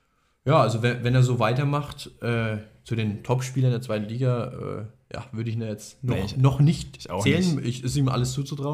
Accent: Bavaria, Germany; Wir sind ja aus Oberfranken

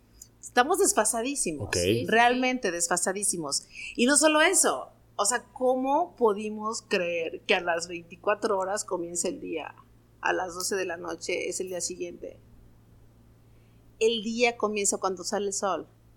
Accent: Caribbean, Mexico; vivo en Cancún, soy originaria del Caribe.

